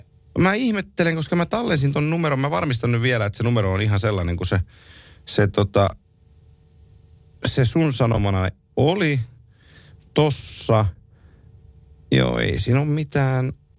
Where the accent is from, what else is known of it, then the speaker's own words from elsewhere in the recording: Oulu, North Ostrobothnia, Finland; mä oon Oulusta kotoisin